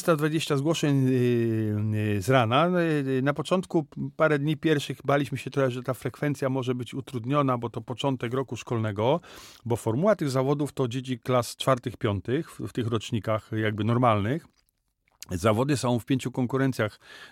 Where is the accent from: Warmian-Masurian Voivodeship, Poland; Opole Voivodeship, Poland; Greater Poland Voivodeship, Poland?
Opole Voivodeship, Poland; Namysłów; born there; also born or lived in Kędzierzyn-Koźle; Ja urodziłem się w Namysłowie, więc łączę trzy miasta, Namysłów, Opole, czy Odrę Opole i później Chemii Kędzierzyn